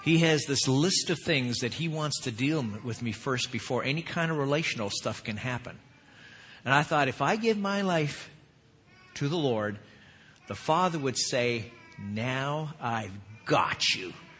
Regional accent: Canada; Now, please understand, I am thoroughly Canadian. I love Canada. I love the cold.

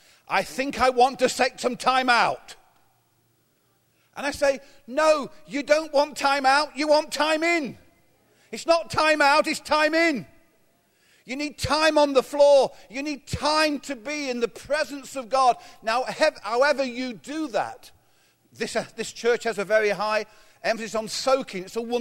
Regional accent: England, United Kingdom; And being English, that's just double the case.

